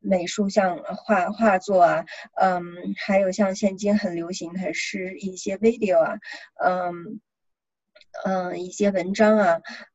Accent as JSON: {"language": "Chinese", "country": "China", "moved": "yes", "lives_now": "United States", "said": "当我们从中国我和青青像我们从中国来到刚来到美国的时候"}